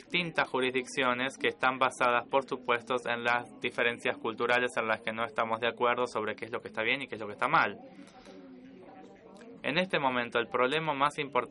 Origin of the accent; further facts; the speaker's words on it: Brazil; soy de Brasil.